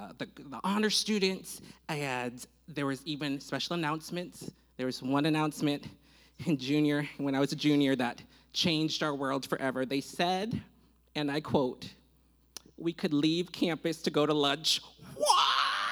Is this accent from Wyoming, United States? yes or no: no; Oklahoma, United States; Now, growing up in Oklahoma, especially in high school, life was rough.